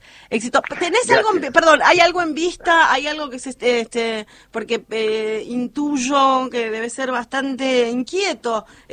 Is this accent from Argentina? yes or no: yes; Argentina; Para mí es imperdible, no solamente como Argentina, digo, para mí lo tiene que ver del mundo